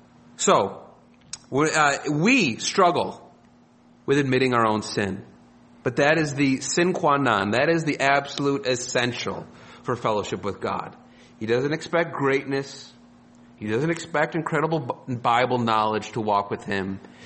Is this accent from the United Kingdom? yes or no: no; United States; I'm an American, and I make minimal apology for that.